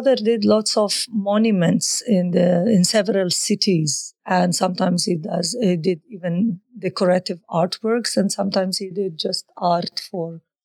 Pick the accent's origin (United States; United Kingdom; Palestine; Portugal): Palestine; Bethlehem, West Bank; from where I grew up in Bethlehem. Although the distance is not very much far away, it's just like 14 kilometers away from my parents' house.